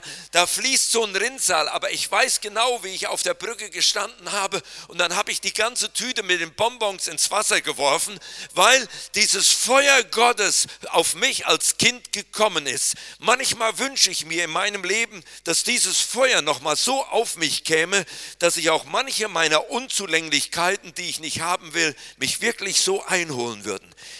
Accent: North Rhine-Westphalia, Germany; Auch aus meiner Heimat im Siegerland, um das Jahr 1900, da gab es da noch Bergbau.

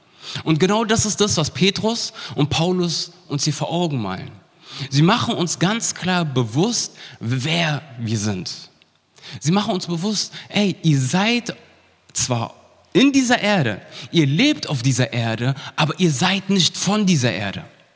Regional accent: Berlin, Germany; accent: Berlin; also born or lived in Hesse; ja, ich komme aus Berlin, woher weißt du das?

